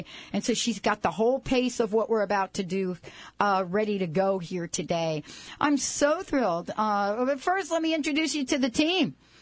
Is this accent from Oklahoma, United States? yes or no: no; New York, United States; accent: New York; Did I say that without my New York accent?